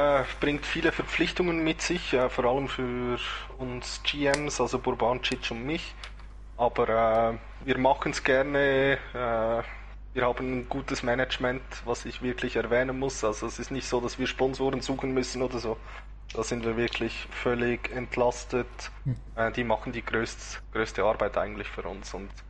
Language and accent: German; Zurich, Switzerland; wir kommen auch aus dem Raum Zürich, also das ist alles ohne Probleme.